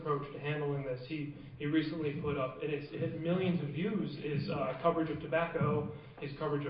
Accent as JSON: {"language": "English", "town": "New York City", "region": "New York", "country": "United States", "said": "I'm from New York"}